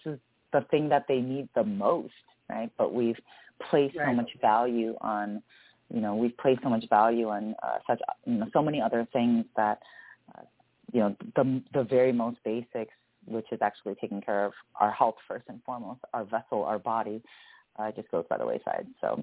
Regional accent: United States; born there; You know, my parents are Korean immigrants. They came to the States, and then I was born here in the States.

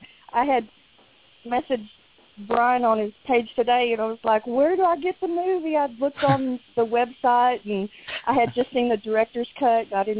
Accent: Texas, United States; Well, see, I'm originally from West Central Texas. I'm transplanted to South Louisiana, so I've had to learn all this good new food, too.

